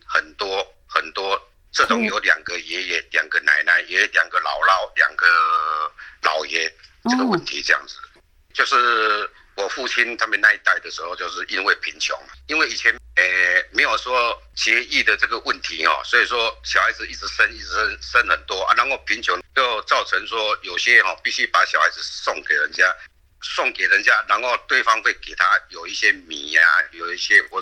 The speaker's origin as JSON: {"language": "Chinese", "country": "Taiwan", "said": "我是民国48年，也就是说1959年出生的啊。"}